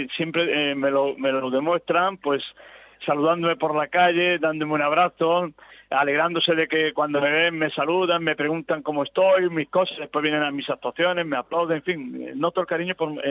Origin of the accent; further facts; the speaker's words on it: Martos, Andalusia, Spain; Estoy hablando de mi pueblo, de Martos.